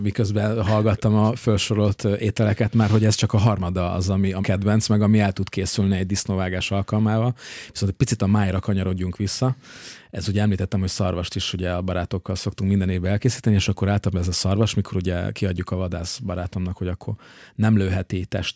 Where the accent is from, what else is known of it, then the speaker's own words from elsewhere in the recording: Budapest, Hungary; tehát én egy ilyen törzsgyökeres 11. kerületi budai gyerek vagyok. Én ott nőttem föl.